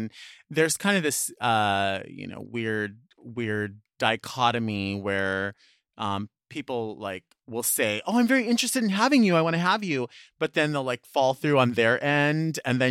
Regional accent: Long Beach, California, United States; always experienced generosity, especially in Long Beach. And maybe that's just because it's kind of like my hometown or whatever

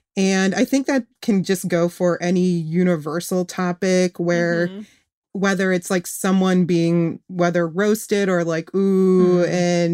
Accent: Kalamazoo, Michigan, United States; I was born and raised in Michigan. If we need to pinpoint the town, Kalamazoo. Oh. And I grew up there and it was fine. It's on the west side of the state

